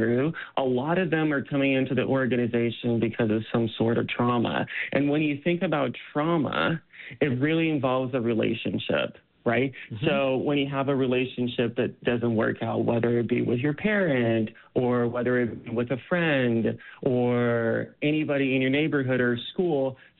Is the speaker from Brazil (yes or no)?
yes; Brazil; now in Utah, United States; when I was a young queer person growing up in Brazil